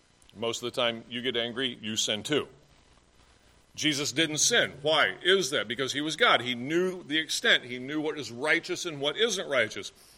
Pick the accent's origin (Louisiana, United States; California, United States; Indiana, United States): Indiana, United States; I grew up in schools in Indiana. We had Ten Commandments.